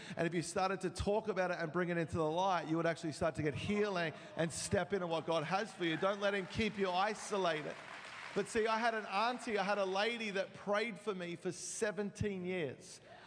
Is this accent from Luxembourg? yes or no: no; Australia; moved away as an adult; now in San Diego, United States; Anyway, I am from Australia. I've been living in America now for about 4 years. God called us to move. We live in Suffering for Jesus in San Diego.